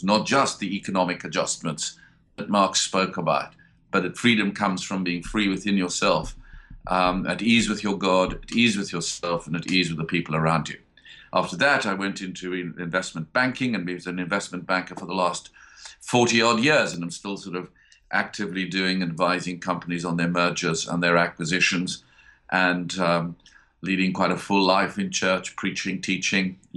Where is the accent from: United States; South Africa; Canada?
South Africa; born there; So I was born in South Africa. I went to university there, read law and philosophy there.